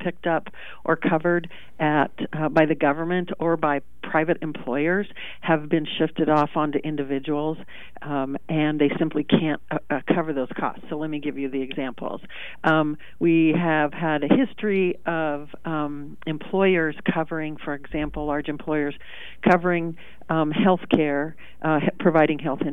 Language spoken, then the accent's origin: English; Pendleton, Oregon, United States; Hey, thanks for the invitation. I'm from Pendleton, so it's nice to be on an Oregon station.